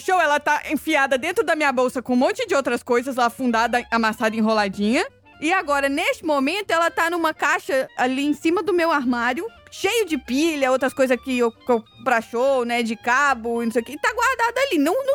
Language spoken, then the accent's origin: Portuguese; Brazil; todos os meus calls, pra todo mundo ver que eu sou brasileira